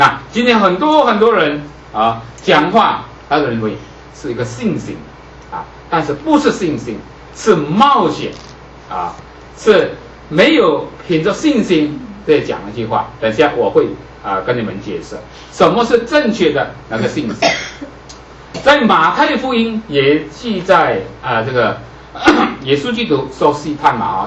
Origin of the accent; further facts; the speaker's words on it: China; 很多人就说啊，特别我们中国人啊，看你信了耶稣的时候，你不要太迷信啦。